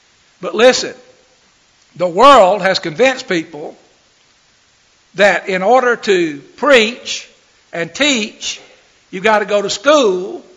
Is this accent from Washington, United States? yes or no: no; Birmingham, Alabama, United States; I grew up in Birmingham, Alabama. We're part of the Southern Baptist Church there, and I started going to that.